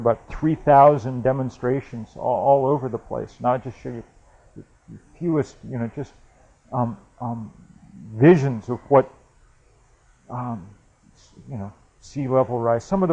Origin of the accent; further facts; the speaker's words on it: Vermont, United States; That's my home state of Vermont, where we're still recovering from hurricane.